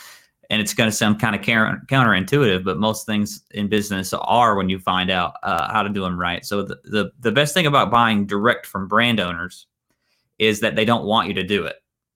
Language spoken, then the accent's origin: English; Kentucky, United States; We come from Eastern Kentucky. It's the poorest part of the United States. It's a very rural part of the United States.